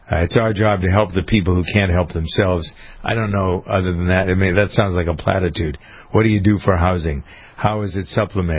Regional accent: Framingham, Massachusetts, United States; My hometown of Framingham saw something.

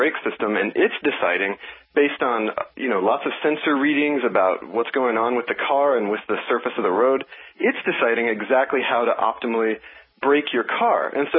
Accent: Oklahoma, United States; I'm from Oklahoma. I knew I wanted cowboys out there, and I wanted them on robots.

